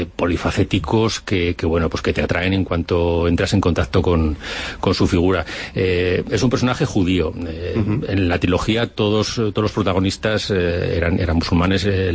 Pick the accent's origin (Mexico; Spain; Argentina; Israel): Spain; Tudela, Navarre; el 1200 aniversario de la fundación de mi ciudad natal, de Tudela